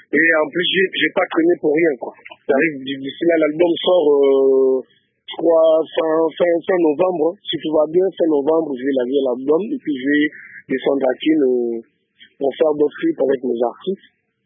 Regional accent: Kinshasa, DR Congo; C'est pas comme on est congolais, il faut qu'on frappe juste chez nous, à Kinshasa.

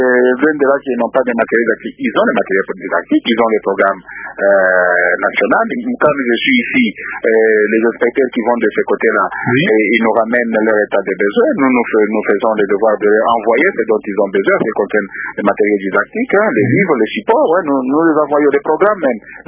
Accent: DR Congo; ce que nous avons fait en tant que Congolais

